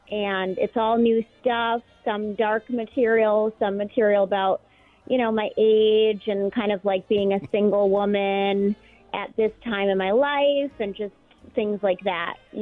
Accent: Boston, Massachusetts, United States; And he's also a Boston guy, and I'm from Boston.

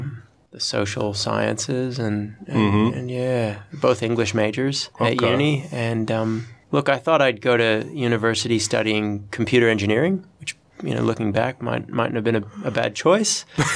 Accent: Oregon, United States; Well, I grew up in Country, Oregon, which is the west coast of the United States.

